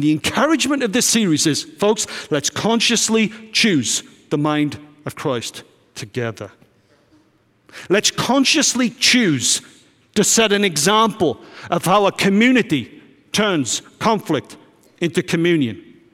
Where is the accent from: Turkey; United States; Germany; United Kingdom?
United Kingdom; I'm from Britain